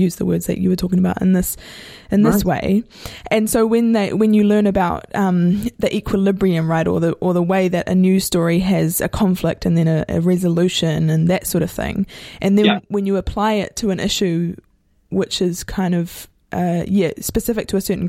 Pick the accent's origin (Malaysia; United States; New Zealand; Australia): New Zealand; first language Maori; English is a second language; I'm Pākehā, which is the sort of Māori name here for New Zealand, European. I don't know how much you know about New Zealand, but my first language was actually Māori. So I grew up in a Māori worldview